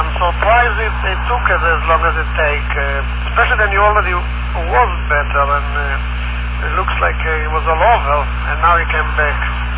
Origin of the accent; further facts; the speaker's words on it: Israel; growing up in Israel, We used to drive to Jerusalem during Christmas time